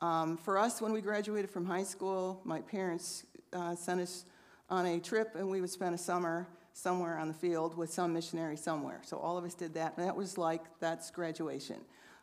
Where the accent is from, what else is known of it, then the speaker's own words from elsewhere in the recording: Michigan, United States; also born or lived in Illinois; So as he said … so I grew up in Michigan, well, born in Illinois, actually, but then went to Michigan, in a family that I am so thankful for